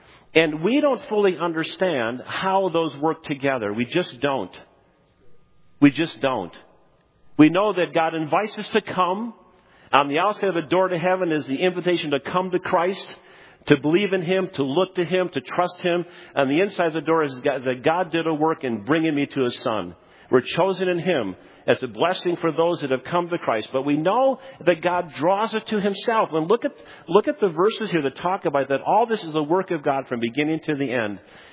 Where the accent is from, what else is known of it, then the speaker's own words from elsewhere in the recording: Utica, New York, United States; I was born in Utica, New York in 1955.